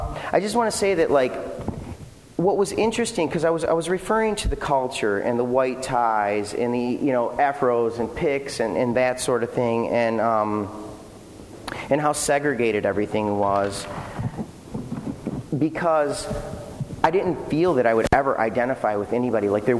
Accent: Detroit, Michigan, United States; we're from the Motor City, so you guys have heard these stories

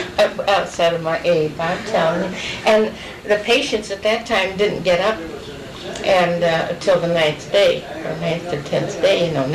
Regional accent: Atwater, Ohio, United States; also born or lived in Pennsylvania / Newton Falls, Ohio; Well, we lived in Ohio. I was born in Pennsylvania, but then when I was about 4 years old, we moved to Atwater, Ohio

